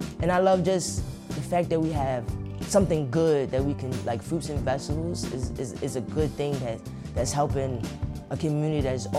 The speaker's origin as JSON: {"language": "English", "town": "Philadelphia", "region": "Pennsylvania", "country": "United States", "said": "I'm from North Philly."}